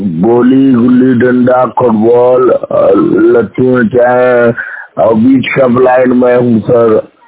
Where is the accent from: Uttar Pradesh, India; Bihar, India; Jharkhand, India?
Uttar Pradesh, India; Varanasi; sir मैं बनारस का UP का रहने वाला हूँ, डब्ल्यू कर्मत्ता का